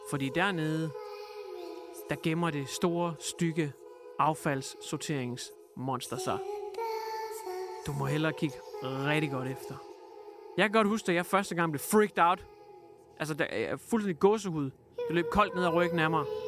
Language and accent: Danish; Hjørring, North Denmark Region, Denmark; Jeg har levet med det i lang tid i Hjørring, hvor jeg kommer fra. Nordegnen. Det er ligesom LOLUC, bare mere nordpå, ikke? Ikke 8210, det er 8800, ikke? 8800, Nordjyllands røvhul. Det er der, jeg er fra.